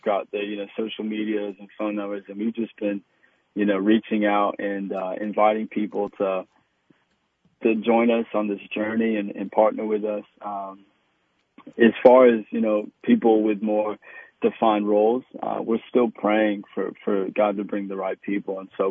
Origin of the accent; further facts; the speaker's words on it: Australia; being Australian and knowing, you know, a lot about Perth and coming here frequently growing up. I mean, in so many ways, it's such a new city, even, you know, as now moving here and new for my wife and kids.